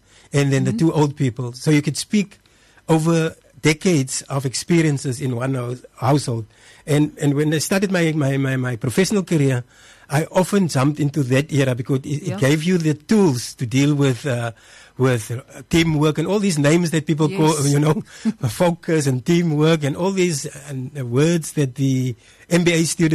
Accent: Port Elizabeth, Eastern Cape, South Africa; born there; And in the dusty street of Paul East, Gilfellan Street, close to the old police station

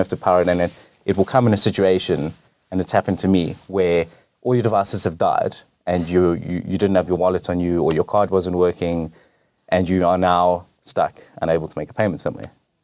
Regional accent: South Africa; and we're from South Africa and we're passionate about doing, you know, things in our own country.

